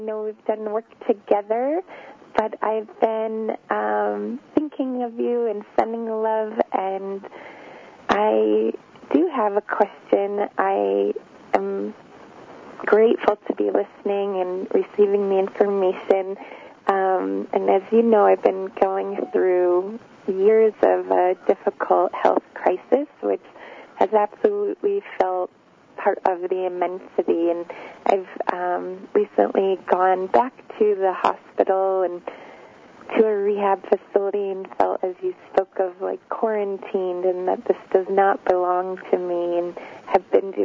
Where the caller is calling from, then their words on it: Connecticut, United States; I'm calling from Connecticut